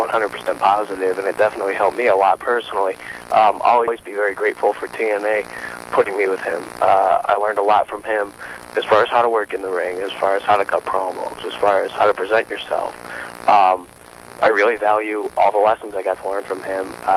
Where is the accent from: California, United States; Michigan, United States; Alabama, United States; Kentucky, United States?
Michigan, United States; Detroit; And, you know, we're all from Detroit, too